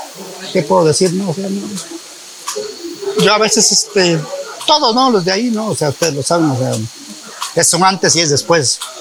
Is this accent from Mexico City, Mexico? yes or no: no; Ixhuatlán del Café, Veracruz, Mexico; Yo soy originario de Ixhuatlán del Café, Veracruz.